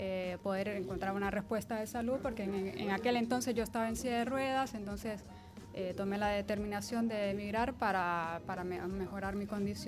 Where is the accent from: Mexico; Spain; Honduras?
Honduras; moved away as an adult; now in Argentina; yo me recibí de arquitecto en mi país y no pude hacer las equivalencias de Honduras hacia acá.